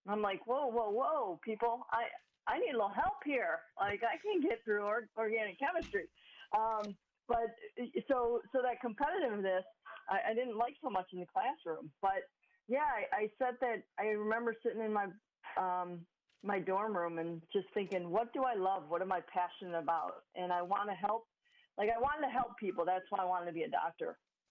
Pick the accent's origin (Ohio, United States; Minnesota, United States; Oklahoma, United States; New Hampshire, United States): Ohio, United States; Euclid; Yeah, I grew up in Euclid, Ohio, little suburb of Cleveland.